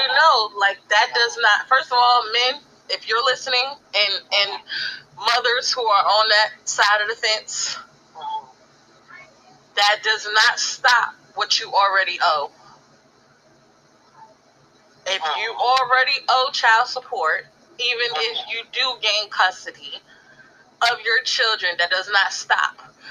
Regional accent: New York, United States; I'm from New York.

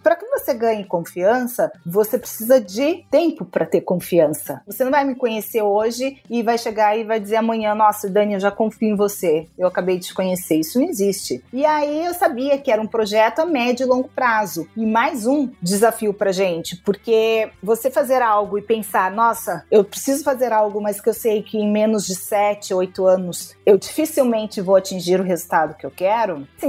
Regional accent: Porto Alegre, Rio Grande do Sul, Brazil; now in São Paulo, Brazil; Veio para São Paulo primeiro, nós duas somos de Porto Alegre, a gente veio para São Paulo

